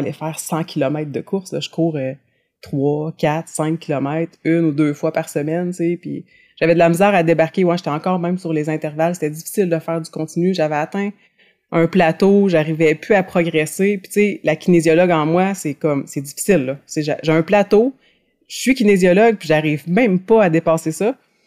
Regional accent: Trois-Rivières, Quebec, Canada; je suis retournée dans ma ville natale, je reviens à Trois-Rivières. Ouais, donc c'est ça, je suis revenue à Trois-Rivières.

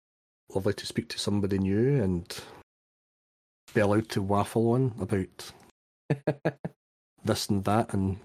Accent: Glasgow, Scotland, United Kingdom; accent: Glasgow; sometimes I may have slipped into my more, you know, kind of broader Glasgow accent

